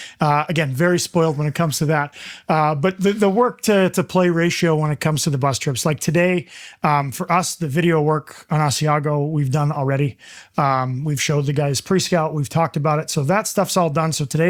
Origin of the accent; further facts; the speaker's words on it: New York, United States; also born or lived in Oregon; So I was born in Oregon. When I was two, we moved to upstate New York. That's where I fell in love with hockey.